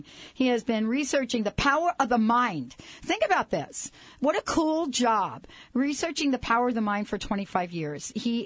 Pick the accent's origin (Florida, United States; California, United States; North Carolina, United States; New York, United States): New York, United States; accent: New York; Did I say that without my New York accent?